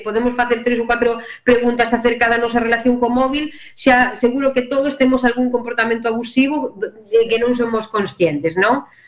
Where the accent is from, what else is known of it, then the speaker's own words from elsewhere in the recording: Ferrol, Galicia, Spain; eu nací e crecín en Caranza, que é un barrio histórico de loita contra a droga.